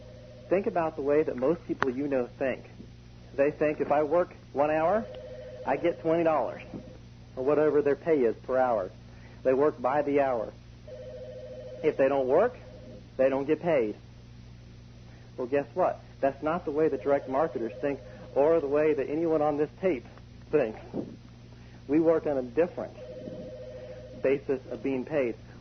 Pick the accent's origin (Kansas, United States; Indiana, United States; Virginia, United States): Indiana, United States; Hagerstown; I'm from Hagerstown, Indiana, which is a tiny, small country town. We live out in the country here.